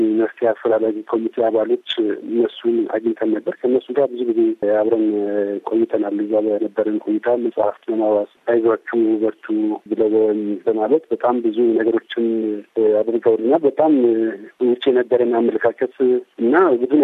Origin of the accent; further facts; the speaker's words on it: Addis Ababa, Ethiopia; እኔ አዲስ አበባ ነው ተወልጄ ያደግኩት፣ እናትና አባቴ ከሁለት ብሔር ነው የመጡት። አንድ ብሔር መርጬ እኔ የዚህ ብሔር አባል ነኝ የሚለው ብሔር የለኝም።